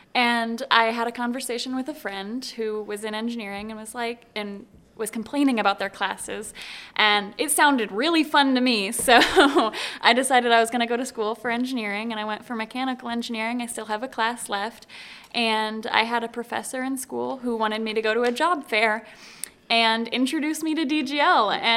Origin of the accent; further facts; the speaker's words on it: Napoleon, Ohio, United States; born and raised in Napoleon.